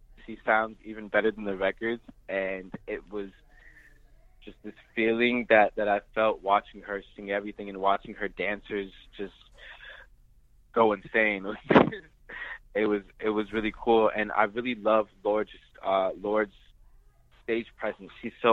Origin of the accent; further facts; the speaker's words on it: Germany; I'm from Germany as well. I lived there for a good part of my life